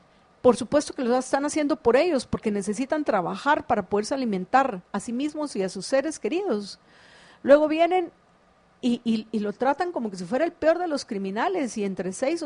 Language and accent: Spanish; Guatemala; Como guatemalteco me encanta escuchar mi himno, el más bello del mundo.